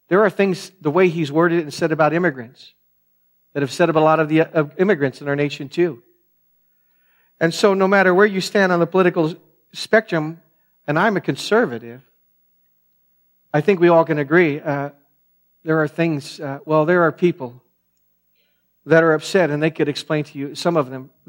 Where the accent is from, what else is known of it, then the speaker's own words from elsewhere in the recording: United States; First and foremost, I'm a Christian long before I'm an American.